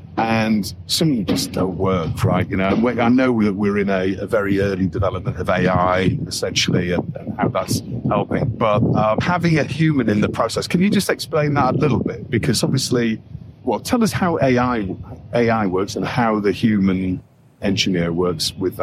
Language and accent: English; Yorkshire and the Humber, United Kingdom; accent: Yorkshire; they didn't really like my Yorkshire accent, or certainly they didn't replicate it very well.